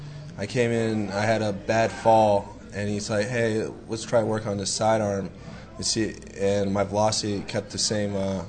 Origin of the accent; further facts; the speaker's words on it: Florida, United States; also born or lived in Rhode Island; I was born in Rhode Island, but I grew up watching the Florida Marlins when I moved to Florida when I was six